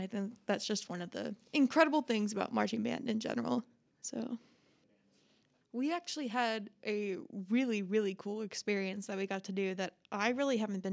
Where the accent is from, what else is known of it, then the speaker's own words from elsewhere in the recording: Oklahoma, United States; Okay, yeah, so I'm the only non-Arkansas person here. And coming from Oklahoma, all I'd ever heard about was the Texas OU rivalry.